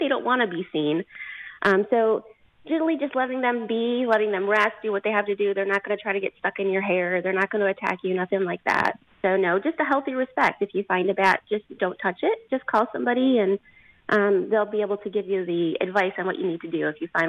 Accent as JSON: {"language": "English", "region": "Michigan", "country": "United States", "moved": "yes", "said": "So the Bat Conservancy came about because when I moved to Florida, I'm originally from Michigan."}